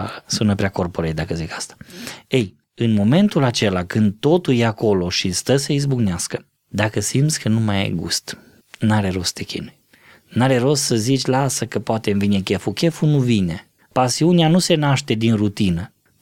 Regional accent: Romania; noi ca români

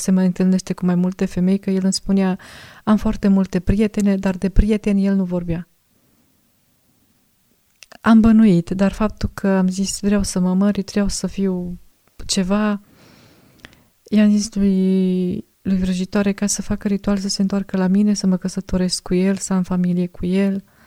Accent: Negrești-Oaș, Satu Mare County, Romania; eu sunt din Negreștioa

